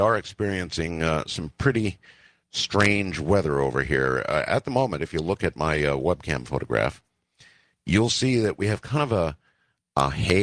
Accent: United States; So I remain an American, but -P for Filipino.

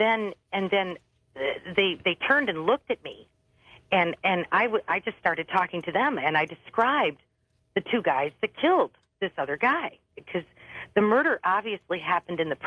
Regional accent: Michigan, United States; Now, I'm from Michigan. I've never even been through Georgia except to drive through

